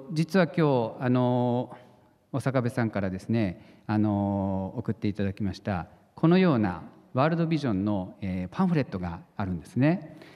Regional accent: Ibaraki, Japan; 私も茨城県出身、もう根っからの茨城県人なんですけれども

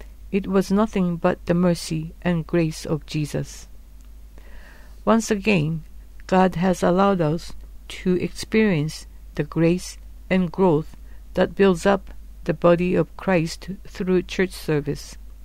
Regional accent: Japan; because I was born and raised in Japan.

